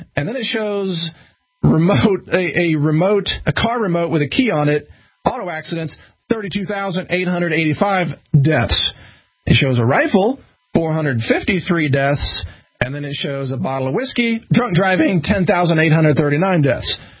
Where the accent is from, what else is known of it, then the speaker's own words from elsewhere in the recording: Midwest, United States; I come from the Midwest, and I had to find liberty on my own.